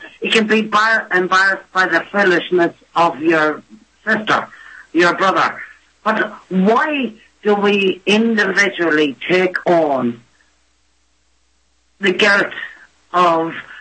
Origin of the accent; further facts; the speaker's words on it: Ireland; I'm not proud of the English government. Well, I'm definitely not proud of them. I'm Irish.